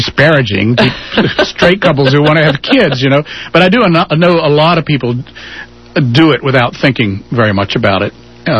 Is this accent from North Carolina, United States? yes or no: yes; Raleigh, North Carolina, United States; When I grew up in Raleigh, North Carolina, they had a big fancy water fountain out in front of the courthouse